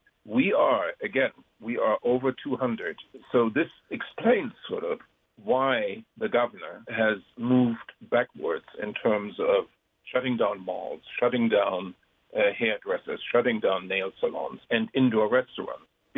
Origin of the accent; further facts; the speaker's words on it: Frankfurt, Hesse, Germany; So in my hometown, Frankfurt, which holds 51,000 people in its stadium, they will be allowed to have a little bit less than half, 21,000.